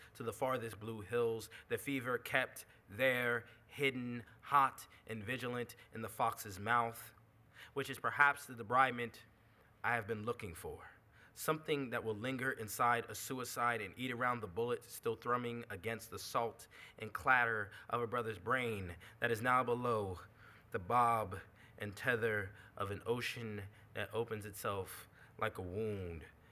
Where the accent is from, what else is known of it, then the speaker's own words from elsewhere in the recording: New Jersey, United States; now in Austin, United States; When I moved to Austin, Texas, I was raised in Jersey and then I moved to Texas.